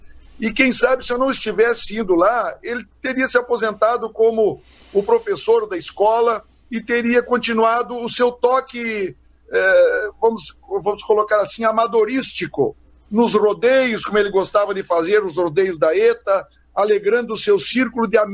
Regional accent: Bom Jesus, Rio Grande do Sul, Brazil; fazíamos de Bom Jesus, a minha terra, um foro

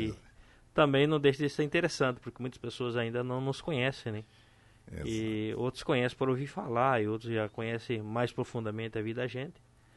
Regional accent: Barra do Guarita, Rio Grande do Sul, Brazil; Eu nasci em Tenente Portela. Mais precisamente, hoje é município, mas era um distrito de Tenente Portela, Barra do Guarita, bem encostado na mata da Argentina, né?

